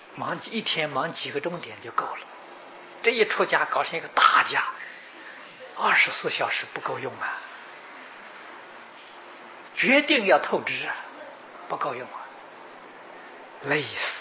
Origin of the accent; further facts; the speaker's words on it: China; 我们中国人都想求福嘛